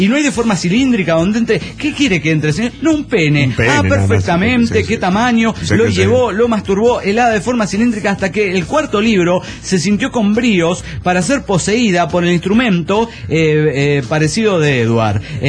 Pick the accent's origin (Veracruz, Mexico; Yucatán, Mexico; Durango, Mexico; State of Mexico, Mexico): State of Mexico, Mexico; Tultitlán; monitorista de Tutitlán, México.